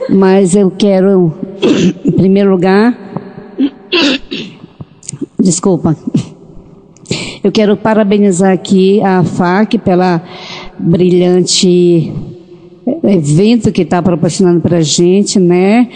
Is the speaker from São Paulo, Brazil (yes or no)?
no; Manaus, Amazonas, Brazil; Eu sou lá de Manaus e a nossa realidade é muito diferente.